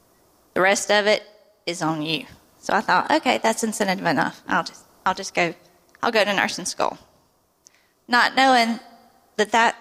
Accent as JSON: {"language": "English", "region": "Louisiana", "country": "United States", "tie": "born or raised there", "said": "When I was growing up in South Central Louisiana, it was not cool to have the Holy Ghost."}